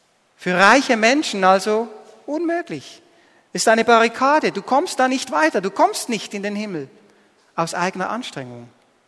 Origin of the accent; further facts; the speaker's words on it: Switzerland; Auch für uns als Schweizer gehören wir doch zu den reichsten Nationen der Welt.